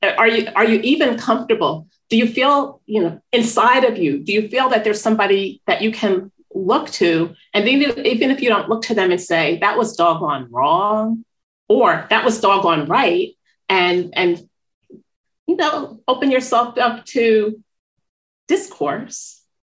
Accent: Northeast, United States; And I'm from the Northeast, the hierarchy is there too.

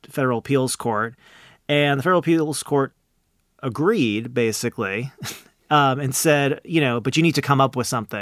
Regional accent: New York, United States; Now, I'm originally from New York, and you go in New York, and they literally just have these old ledger books

